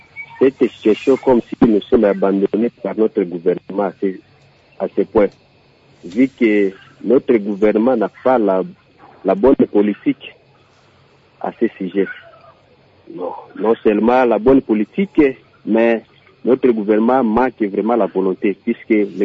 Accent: Kisangani, Tshopo, DR Congo; ici, chez moi, à Kisangani, on n'a même pas constaté de cette histoire de 100 jours.

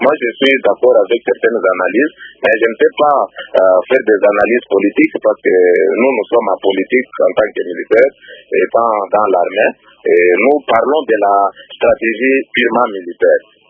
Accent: DR Congo; chez nous au Congo.

